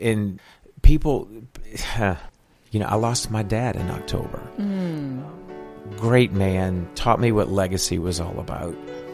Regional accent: New Orleans, Louisiana, United States; I grew up in New Orleans. I had a secular rock band in New Orleans.

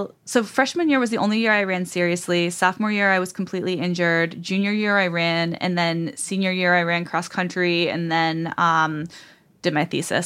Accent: Rhode Island, United States; In Southern Rhode Island, which is the backwater that I'm portraying it as, at least where I'm from.

